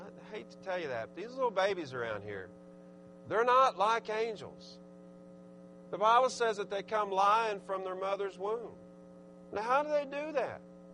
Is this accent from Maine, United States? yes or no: no; Arkansas, United States; I mean, and I'm from Arkansas.